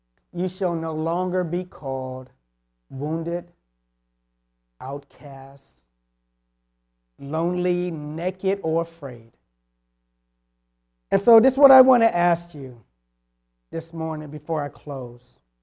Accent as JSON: {"language": "English", "town": "Washington", "region": "District of Columbia", "country": "United States", "said": "I'm from Washington, D.C. And some of my friends growing up"}